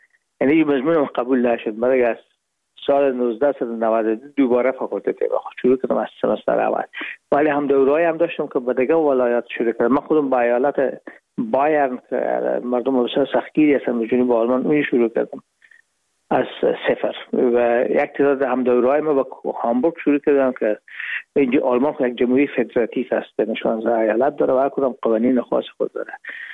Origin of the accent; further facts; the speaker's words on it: Herat, Afghanistan; moved away as an adult; now in Hamburg, Germany; ما رفتیم از کابل به هرات و پیزی که فاکولته رو پایان برسانیم یا دیپلمی بگیریم از هرات از طریق زمینی داخل مرز ایران شدیم. از مرز ایران گذاشتیم و داخل پاکستان و از پاکستان و قاچقی آمدیم با آلمان.